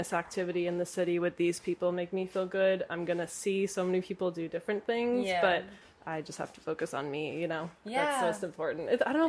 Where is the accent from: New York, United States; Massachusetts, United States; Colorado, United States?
Massachusetts, United States; Marblehead; like, in my hometown, like, in Marblehead, Mass, it's like, okay, there's, like, a couple good restaurants you could go